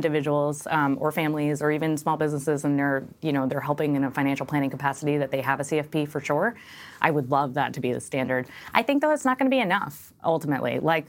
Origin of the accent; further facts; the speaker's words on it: Rockaway, New York, United States; Sure, I grew up in Rockaway in Queens.